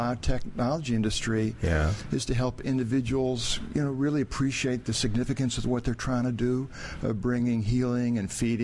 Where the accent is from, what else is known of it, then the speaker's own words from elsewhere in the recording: Cleveland, Ohio, United States; Cleveland, Ohio.